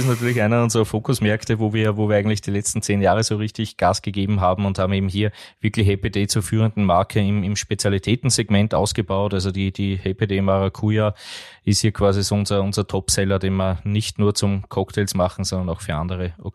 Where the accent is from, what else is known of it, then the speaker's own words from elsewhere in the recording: Austria; Aus dem schönen Österreich, man hört es mir an, mit meinem Dialekt.